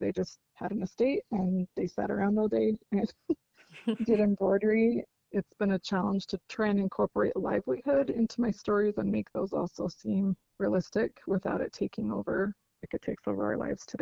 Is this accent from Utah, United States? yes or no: yes; Utah, United States; also born or lived in California / Maryland / New Mexico; I'm originally from Utah, but I've moved all around. My family's lived in California, Maryland, New Mexico is where we are now, and Utah, so we've kind of moved all around.